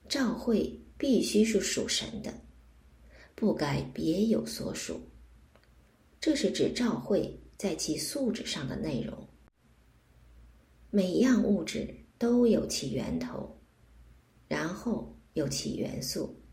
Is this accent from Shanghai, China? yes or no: no; Yantai, Shandong, China; 我在中国烟台市长大，在烟台有英国的教会。